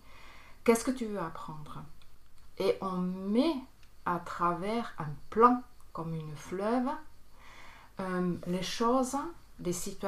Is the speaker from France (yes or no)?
no; Bern, Switzerland; j'ai 58 ans. Je viens de Berne, c'est en Suisse. J'ai grandi... aussi à Berne.